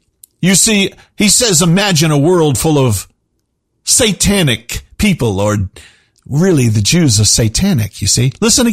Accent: Boston, Massachusetts, United States; See, I'm from Boston. When he says horns, that's not how Texans say horns.

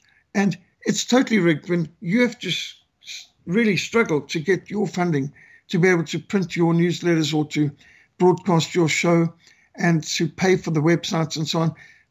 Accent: Zimbabwe; My home country of Rhodesia was betrayed by US involvement

